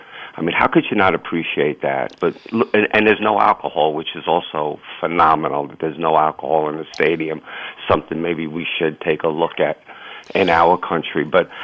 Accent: Queens, New York, United States; I mean, like I grew up in Queens.

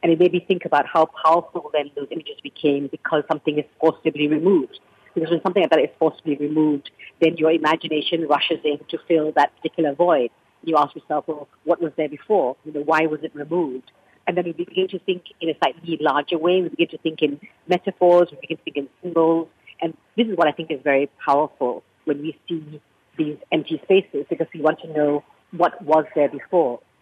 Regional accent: Malaysia; As a Malaysian

